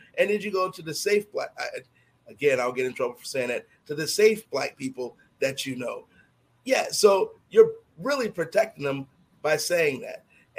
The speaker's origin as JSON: {"language": "English", "town": "Chicago", "region": "Illinois", "country": "United States", "tie": "born or raised there", "said": "that goes back to me growing up in Chicago and talking to my relatives that grew up in the South."}